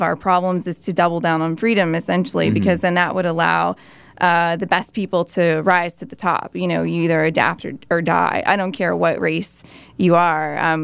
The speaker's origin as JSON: {"language": "English", "country": "United States", "said": "oh, well, I am a nationalist, but I'm also American."}